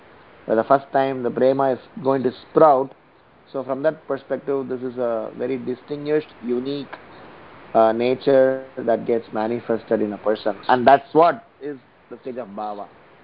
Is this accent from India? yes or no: yes; South India, India; now in Navi Mumbai, India; from Navi Mumbai, and I hail from South India.